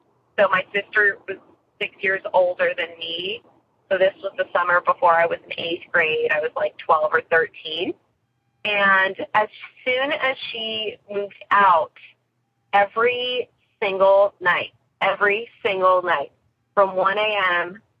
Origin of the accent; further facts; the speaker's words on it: California, United States; I'm from California. Wanted to call in regards to a house that I grew up in. We moved there when I was 6 years old with my three older siblings